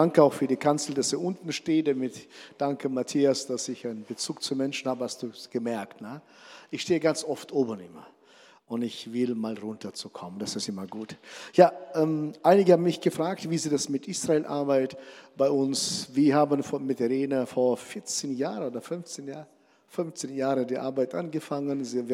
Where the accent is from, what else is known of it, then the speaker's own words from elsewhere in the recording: Hannover, Lower Saxony, Germany; ich bin aus Norddeutschland, aus Hannover, sind alle so klein, so ungefähr.